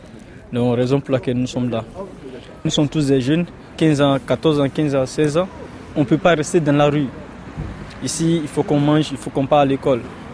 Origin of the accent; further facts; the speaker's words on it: Côte d’Ivoire; now in Orléans, France; Oui, je viens de la Côte d'Ivoire. Je suis arrivé en décembre, l'année dernière, en décembre. Ça me fait bientôt un an en France, ouais.